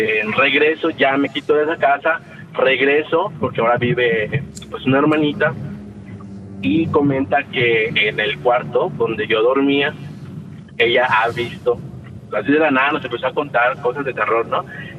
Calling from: Mérida, Yucatán, Mexico; De Mérida.

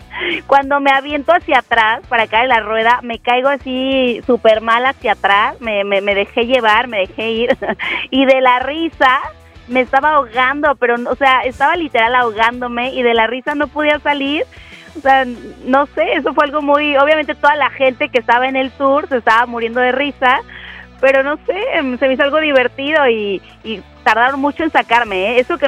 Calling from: Puerto Vallarta, Jalisco, Mexico; de Puerto Vallarta.

